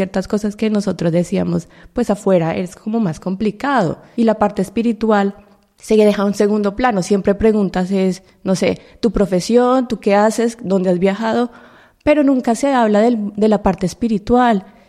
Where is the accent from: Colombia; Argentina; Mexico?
Colombia; yo soy colombiana, tengo 36 años.